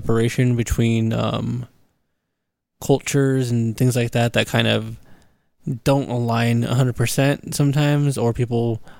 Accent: Norwalk, California, United States; now in Phoenix, United States; My family is, obviously we are transplants from California.

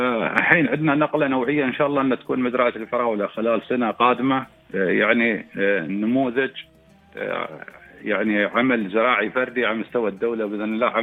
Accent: United Arab Emirates; وطبعا احنا ابناء الامارات ما نعرف شيء مستحيل ونحب التحدي.

